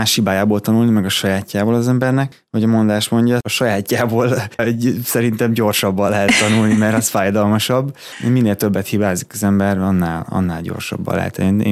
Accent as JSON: {"language": "Hungarian", "country": "Hungary", "said": "Magyarként én büszkén felvállalom, hogyha hibáztam"}